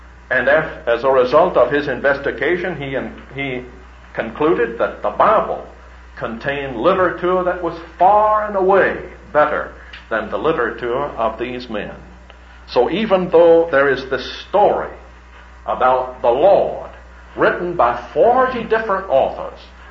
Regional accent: South Carolina, United States; also born or lived in Birmingham; now in Texas; Those of us from the east, southeast, such as I am, in South Carolina, we don't have a whole lot in my hometown, but I lived for a long time in a city in the south. I'm afraid to mention it these days, Birmingham.

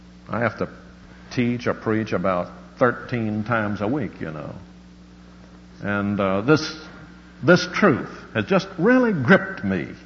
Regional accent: Alabama, United States; We're both from Alabama. But there's little water there.

